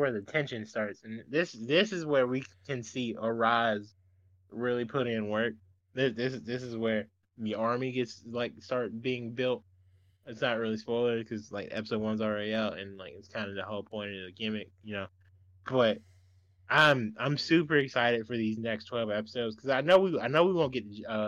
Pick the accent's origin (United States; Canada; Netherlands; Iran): United States; Nah, as an American, we bullied the Sonic people